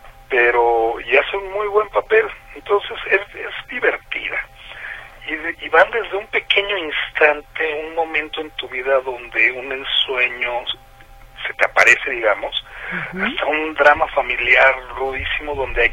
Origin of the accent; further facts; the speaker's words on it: Mexico; Y a uno como latino y como mexicano, te dicen amor